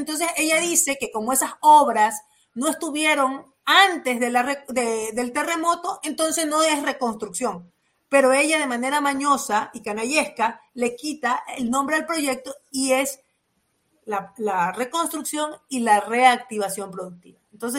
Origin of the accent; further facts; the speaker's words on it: Manabí, Ecuador; O sea, yo soy manabita